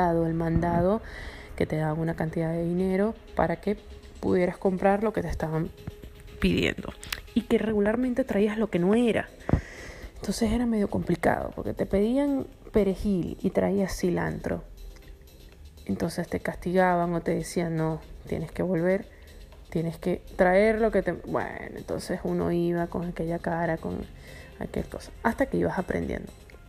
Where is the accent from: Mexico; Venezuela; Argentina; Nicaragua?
Venezuela; Caracas, Capital District; soy oriunda de Caracas, capital de Venezuela, de la época de los tazos y del Super Nintendo.